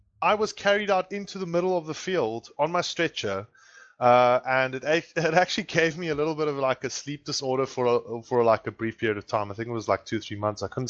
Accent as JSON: {"language": "English", "town": "Fish Hoek", "region": "Western Cape", "country": "South Africa", "tie": "born or raised there", "said": "because I'm originally from Cape Town, born and bred in Fishhook, where Beetle's from."}